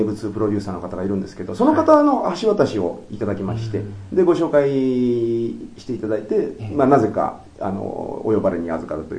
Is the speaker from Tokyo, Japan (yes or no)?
yes; Tokyo, Japan; 俺は一応偽でも江戸っ子だから